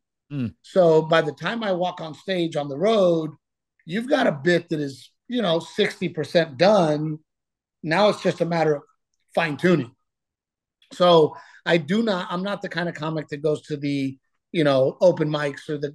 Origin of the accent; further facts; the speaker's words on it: Texas, United States; Growing up in Texas, I never really fit